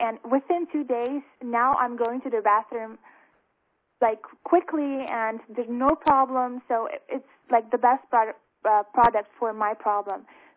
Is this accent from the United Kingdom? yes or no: no; Aruba; and I'm from Aruba.